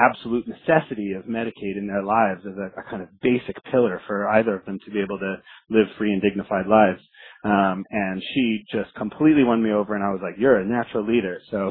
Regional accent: New York City, New York, United States; as there is in my hometown of New York City.

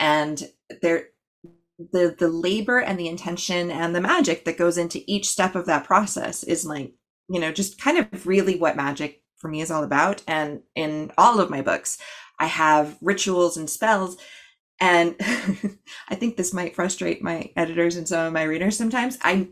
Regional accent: Hawaii, United States; Like, I'm from the US. I was an Anglophile, so I know a lot about the Eurocentric stuff, and I'm from Hawaii.

